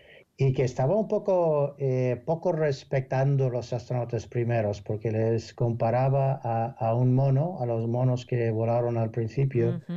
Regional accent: Spain; para mí es un orgullo poder decir que soy español

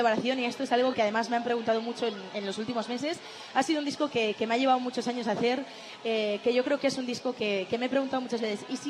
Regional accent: Galicia, Spain; Sí hay un tema que me conecta directamente con mi tierra. Es el primer tema que he escrito en gallego

